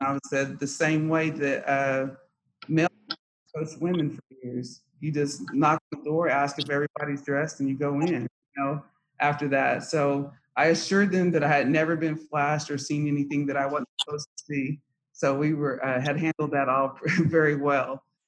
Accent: Oklahoma, United States; I grew up in Tologa, Oklahoma, and my family was the only Black family in the entire county.

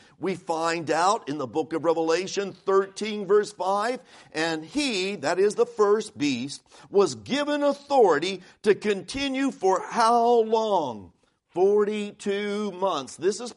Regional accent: United States; I love being an American, even though we've got all of our problems and you've got all these politicians arguing, fighting one another.

